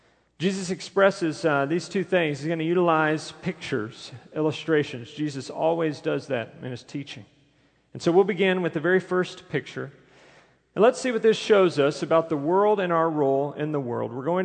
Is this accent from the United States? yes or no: yes; Texas, United States; Now, I grew up near San Jacinto River, and we saw that river overflow a lot.